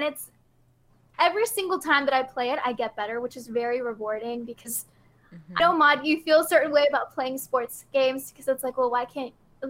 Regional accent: San Antonio, Texas, United States; now in California, United States; since moving to California, I've kind of let it go, but I'm getting back to my roots. I grew up in San Antonio, Texas

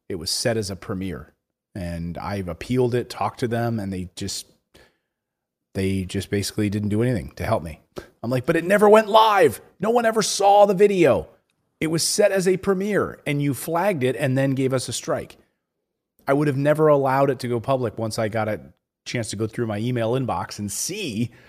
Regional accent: Philadelphia, Pennsylvania, United States; Like I'm from Philly. I like swearing to get my point across sometimes.

